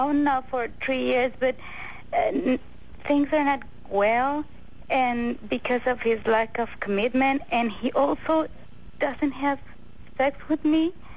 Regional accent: Mexico; No, we're from Mexico.

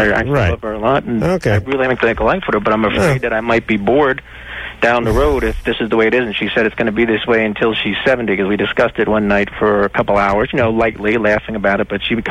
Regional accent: United States; Okay. I'm a white American, mixed European background, and I'm dating an Asian woman.

